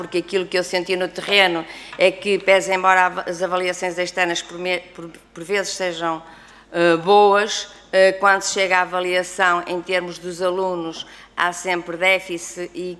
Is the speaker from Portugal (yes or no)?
yes; Porto, Portugal; eu sou do Distrito do Porto, trabalhei no terreno 32 anos